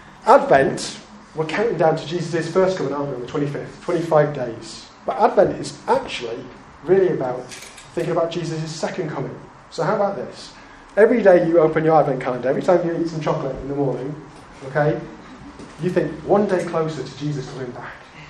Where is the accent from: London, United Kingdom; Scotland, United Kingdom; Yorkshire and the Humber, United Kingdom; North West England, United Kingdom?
Yorkshire and the Humber, United Kingdom; Leeds; When I grew up in Leeds, not Edmonton, born and bred, man noticed. I grew up in Leeds.